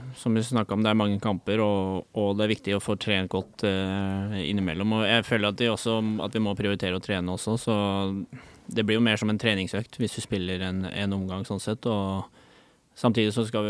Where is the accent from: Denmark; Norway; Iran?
Denmark; Norwegian is a second language; Nå kommer jeg fra Danmark hvor det ekstremt korte preseasoner.